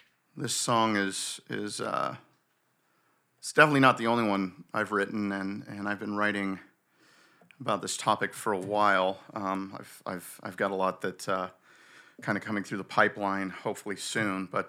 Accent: Debenham, East of England, United Kingdom; born there; We lived off base in a village in Suffolk County called Debenham, and I was born like on British soil and everything.

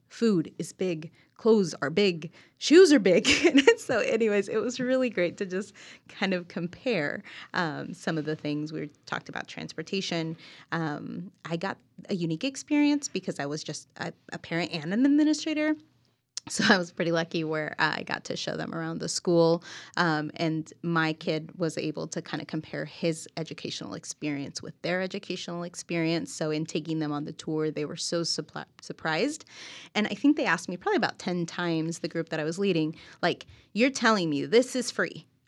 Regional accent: Mexico; now in United States; we've been to Mexico because that's my home country.

